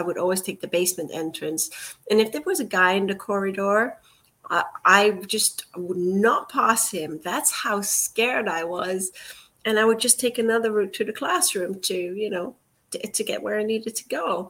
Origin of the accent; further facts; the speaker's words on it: Singapore; also born or lived in Malaysia; when I was a child, I grew up in Singapore and Malaysia. We moved there for several years.